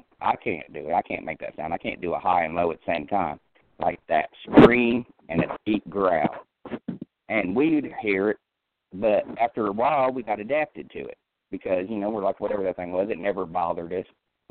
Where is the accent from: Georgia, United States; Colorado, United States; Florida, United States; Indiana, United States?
Indiana, United States; Lafayette; Like I said, I grew up in Indiana, northern Indiana, and it's about an hour south of Chicago. It's on the outskirts of the city of Lafayette, Tippecanoe County.